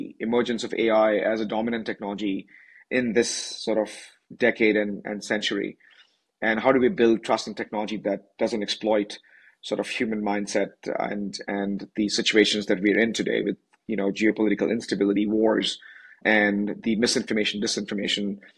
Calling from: Davos, Graubünden, Switzerland; this time I'm calling in from Davos, or Davos, as I've been reminded, the real pronunciation is Davos, not Davos.

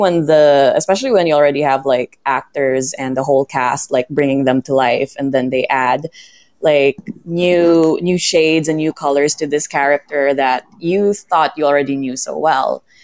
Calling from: Philippines; I'm calling in from the Philippines

